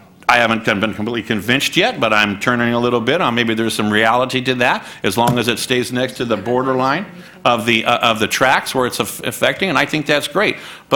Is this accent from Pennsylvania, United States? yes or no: no; California, United States; But I'm from Orange County